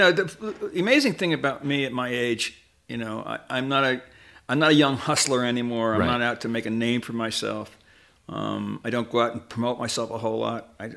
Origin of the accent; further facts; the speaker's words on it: New Jersey, United States; I was born and raised in Jersey, and I was only 16 when that scene, in 1963.